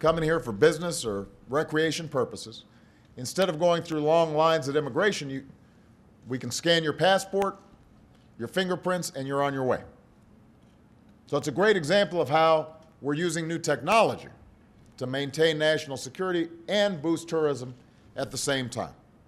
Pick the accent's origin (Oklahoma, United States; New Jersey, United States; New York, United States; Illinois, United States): Illinois, United States; Chicago; from the Space Needle in Seattle to the skyline of my hometown in Chicago.